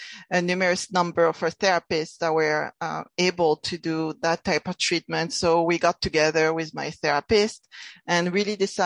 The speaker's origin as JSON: {"language": "English", "country": "France", "second_language": "English", "lives_now": "United States", "said": "I'm originally from France. Being from France"}